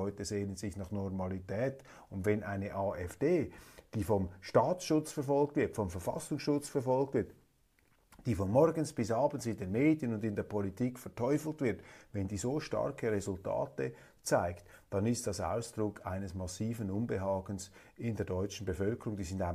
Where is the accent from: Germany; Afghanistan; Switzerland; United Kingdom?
Switzerland; Als Schweizer sage ich einfach